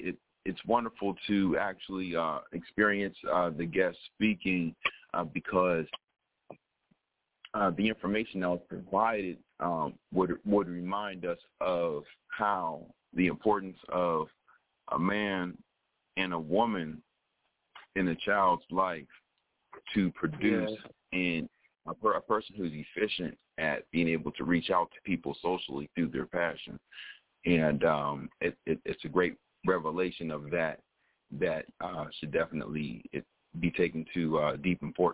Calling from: Pittsburgh, Pennsylvania, United States; of Pittsburgh, Pennsylvania.

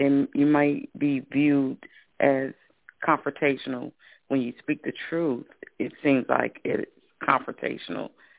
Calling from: South Carolina, United States; I'm calling from South Carolina.

